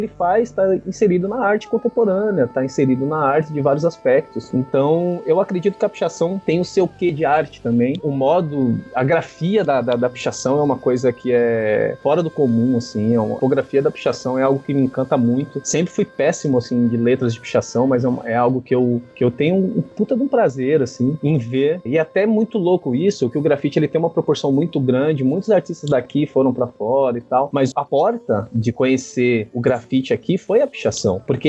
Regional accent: Guarulhos, São Paulo, Brazil; Eu sou do bairro dos Pimentas, em Guarulhos, em 94. Imagina a internet para chegar aqui, né?

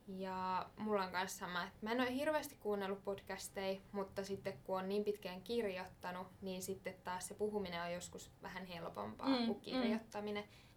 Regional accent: Tampere, Pirkanmaa, Finland; now in Helsinki, Finland; mä oon 23-vuotias. Mä oon Tampereen seudulta kotoisin, mutta mä oon nyt 4 vuotta asunut Helsingissä.

